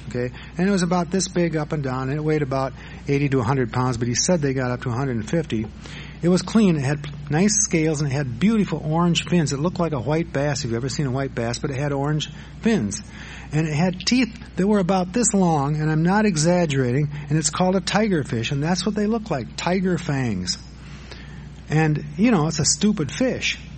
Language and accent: English; Madison, Wisconsin, United States; Now, I grew up near Lake Monona, which is the smaller of the two lakes in Madison. I was only a half a block from the lake, so as a teenager, I lived in the water.